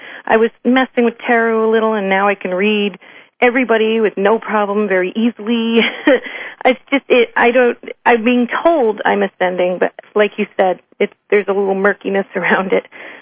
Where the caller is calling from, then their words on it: New York, United States; I'm calling from New York.